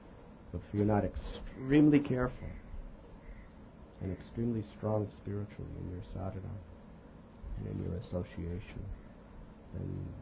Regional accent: United States; That's the way I grew up in America.

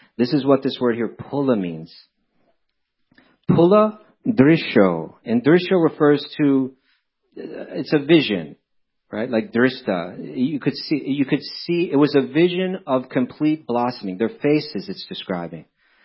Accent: New York City, New York, United States; You know, I'm from New York, which is something a lot like Mumbai.

